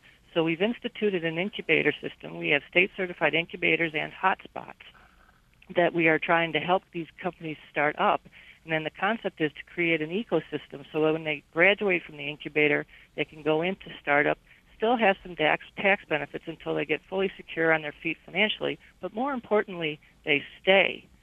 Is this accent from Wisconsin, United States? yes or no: no; Detroit, Michigan, United States; One, I am from Detroit, and I worked at General Motors for 16 years